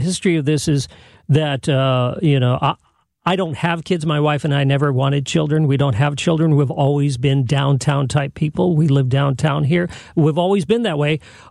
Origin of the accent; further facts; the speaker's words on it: San Jose, California, United States; I grew up in San Jose, the suburban part of the Bay Area.